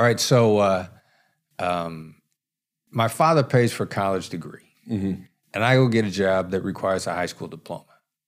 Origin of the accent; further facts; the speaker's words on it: Iowa, United States; I think, you know, I grew up in Iowa. I think I'd probably seen Canada from a distance.